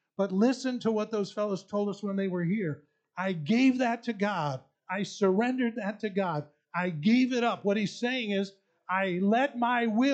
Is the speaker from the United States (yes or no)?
yes; North Tonawanda, New York, United States; When I was a little guy growing up in North Tonawanda, New York, behind our house, there was what they called the old trolley car line.